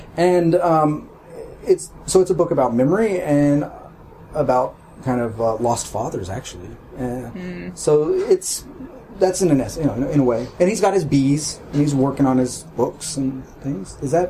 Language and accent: English; United States; I mean, as an American, it's a very silly thing to try to do, I think.